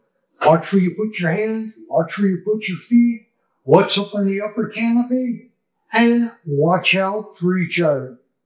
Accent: Panama; Well, I was born here in the Republic of Panama, and as a child growing up, where was your playground? The jungle.

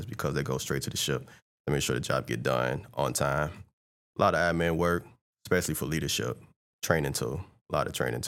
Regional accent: Gary, Indiana, United States; I'm from Gary, Indiana, home of … if you don't know where that's at, 15 minutes from Chicago.

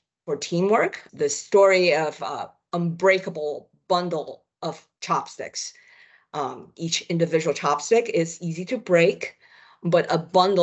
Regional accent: Taipei, Taiwan; I grew up in Taipei, the capital city of Taiwan. After I graduated from college, I came to the States for grad school at the University of Michigan.

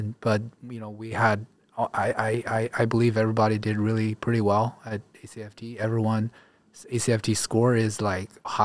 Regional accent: China; you know, I come from China and when I was a child. And so we experienced a lot of persecution.

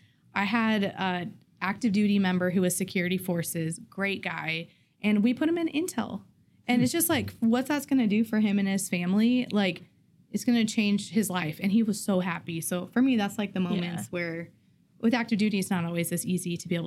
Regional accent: Arizona, United States; And I'm from Arizona, and I just wanted to see somewhere different.

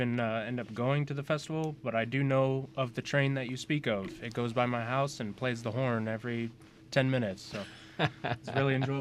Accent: Mississippi, United States; now in Rota, Spain; I've been in ROTA for the past 2 years, and I'm enjoying the good weather. I came from Mississippi, so wasn't blessed to have ROTA as my first, but it was still hot.

